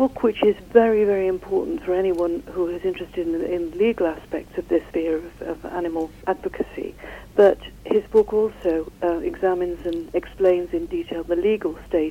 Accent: Manchester, North West England, United Kingdom; I come from Manchester

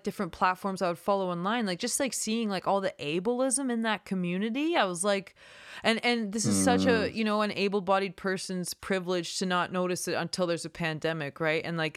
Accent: Moose Jaw, Saskatchewan, Canada; I grew up around Moose Jaw, so it kind of like Moose Jaw is like this like hub for so many rural communities too

